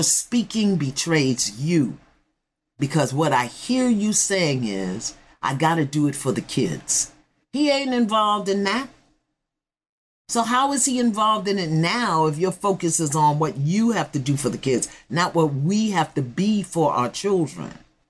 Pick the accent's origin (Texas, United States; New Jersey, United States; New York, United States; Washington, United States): New York, United States; Brooklyn; but that's just me. I'm from Brooklyn.